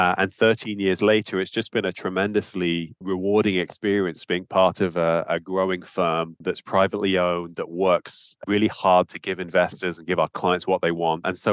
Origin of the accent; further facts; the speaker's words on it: London, United Kingdom; accent: British; now in Canada; I have a British accent. And I grew up in Southeast London with an Irish mother and had a wonderful upbringing there and never really planned to end up in Canada